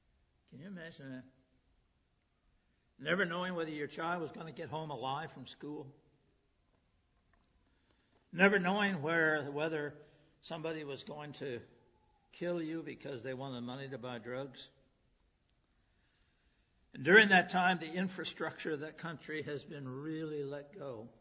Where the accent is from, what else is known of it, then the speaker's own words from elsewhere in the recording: Michigan, United States; And I love that. I'm from Michigan.